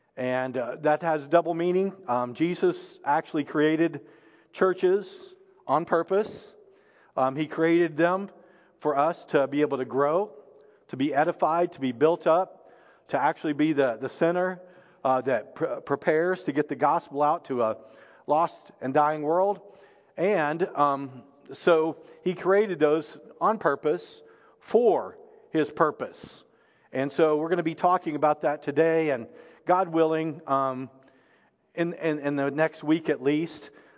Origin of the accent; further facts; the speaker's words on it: Arkansas, United States; I mean, I hate to say it, I'm from Arkansas, but I mean, they cheer for a pig, you know.